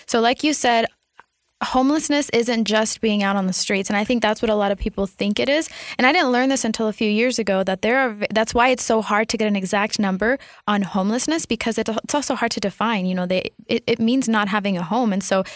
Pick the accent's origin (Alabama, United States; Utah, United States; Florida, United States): Utah, United States; Provo; I grew up in a suburb. I grew up in Provo, Utah, and I don't remember seeing a lot of homeless people.